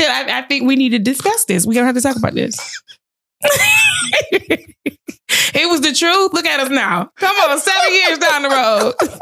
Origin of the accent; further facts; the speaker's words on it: Georgia, United States; The testimony behind that song is one night I was down south in Georgia. I'm from Georgia.